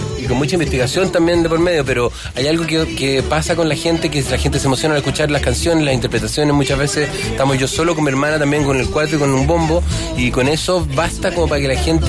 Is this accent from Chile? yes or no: yes; Chile; como músicos chilenos nos podemos reencontrar con algo que muchos músicos tenemos extraviado